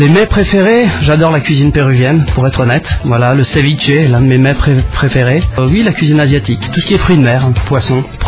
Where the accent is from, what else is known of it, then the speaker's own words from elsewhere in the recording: France; also born or lived in Peru / Germany; Je suis d'origine irlandaise, espagnole. J'ai grandi en France, vécu un peu au Pérou, en Amérique du Sud, ainsi qu'en Allemagne.